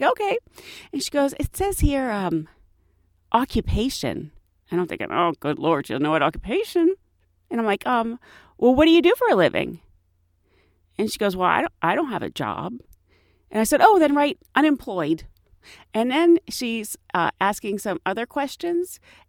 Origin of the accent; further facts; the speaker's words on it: United Kingdom; I'm British and was visiting New York with a friend for a weekend.